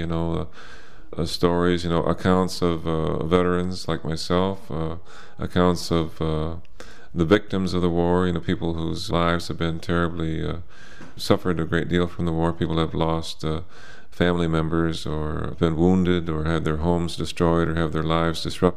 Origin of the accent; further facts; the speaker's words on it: Ithaca, New York, United States; I'm from Ithaca, New York, in the United States of America.